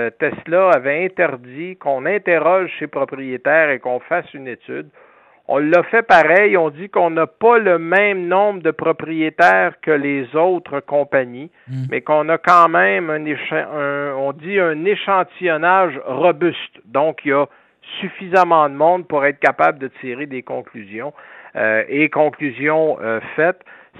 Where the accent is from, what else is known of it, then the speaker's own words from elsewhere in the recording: Quebec, Canada; bon, c'est parce qu'on est Québécois, là, on est la goutte d'eau dans l'océan nord-américain.